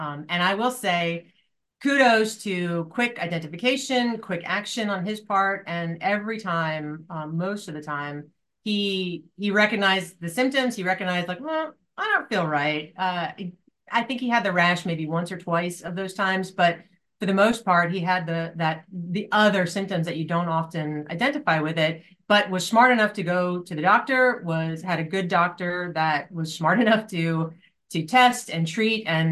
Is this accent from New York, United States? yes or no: yes; Poughkeepsie, New York, United States; So I grew up, born and raised in Poughkeepsie. My family are all still there, still in the same house that I grew up in on a lovely 5 acre rolling hill wooded area.